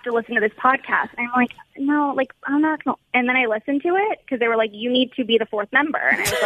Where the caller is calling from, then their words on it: Santa Monica, California, United States; I am in Santa Monica.